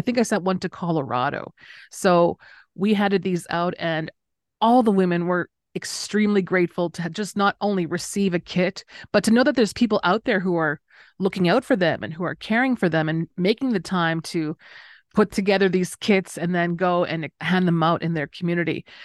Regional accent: Winnipeg, Manitoba, Canada; now in Las Vegas, United States; Yes, I'm from Canada, Winnipeg, but I have relocated to the desert, specifically here in Las Vegas, which is Southern Paiute territory. So I've been here for a couple years

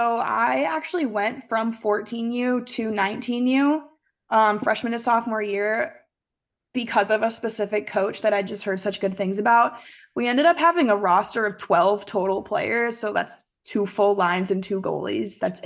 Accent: Northville, Michigan, United States; Well, I'm quote unquote from Northville. My mom went here, so I've always been a Michigan fan.

